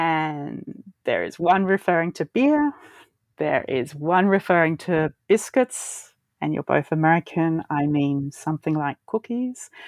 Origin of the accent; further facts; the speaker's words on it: Australia; because I'm Australian